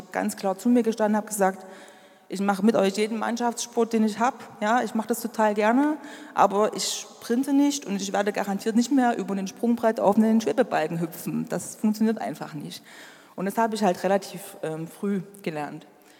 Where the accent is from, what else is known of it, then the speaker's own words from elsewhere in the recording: Freiberg, Saxony, Germany; also born or lived in Thuringia; Ja, also ich bin aufgewachsen hier in Freiberg. Also ich bin hier in Freiberg geboren. Wir sind zwischenzeitlich mal nach Thüringen gezogen.